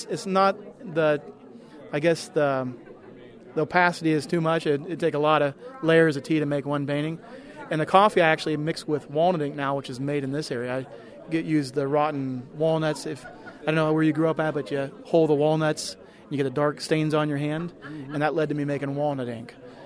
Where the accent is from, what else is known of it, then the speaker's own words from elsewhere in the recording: Alaska, United States; far further away from home than my home state of Alaska.